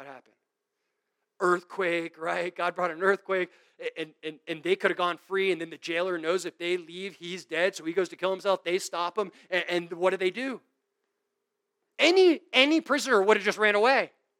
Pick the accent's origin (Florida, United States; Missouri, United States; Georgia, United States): Florida, United States; Man, like, I grew up in Florida.